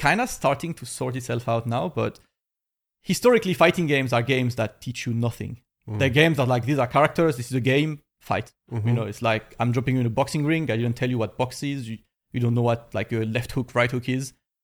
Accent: Nice, Provence-Alpes-Côte d'Azur, France; also born or lived in Paris; When I moved out from my hometown in 2011, I moved from Nice to Paris.

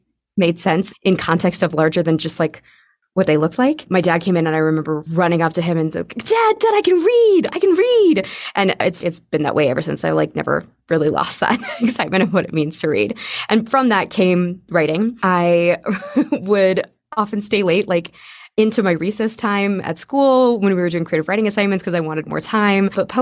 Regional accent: Arizona, United States; also born or lived in Utah; now in Salt Lake City, United States; I currently live in Salt Lake City, Utah. I was raised in Arizona, although I was born in Utah. I still claim Arizona as my hometown, though, so definitely a desert rat.

